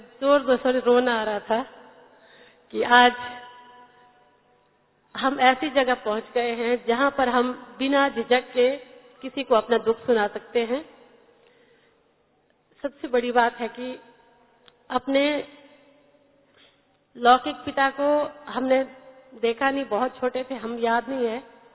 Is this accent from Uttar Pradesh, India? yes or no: no; Manali, Himachal Pradesh, India; मैं हिमाचल प्रदेश मनाली से हूँ, मैं दूसरी बार आई हूँ। … हिमाचल प्रदेश से।